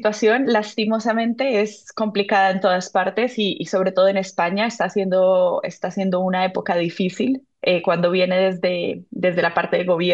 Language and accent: Spanish; Cali, Valle del Cauca, Colombia; moved away as an adult; now in Mallorca, Spain; Yo nací, me crié en Colombia, en Cali, Colombia. Y cuando terminé el bachillerato estuve por diferentes lugares de Europa y llegué a Mallorca en 2016 por trabajo. Y bueno, iba 6 meses, me he quedado 9 años